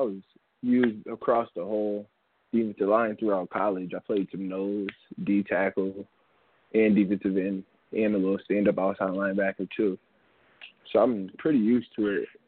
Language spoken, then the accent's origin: English; Massachusetts, United States; Because growing up in Mass, that's all you really have is the weight room, because it's snowing most of the time out there